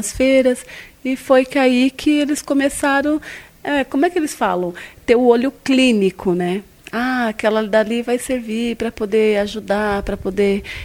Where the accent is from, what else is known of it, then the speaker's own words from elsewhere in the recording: Guariba, São Paulo, Brazil; Eu sou do interior da cidade de São Paulo, uma cidade chamada Guariba, bem pequena, com 32 mil habitantes.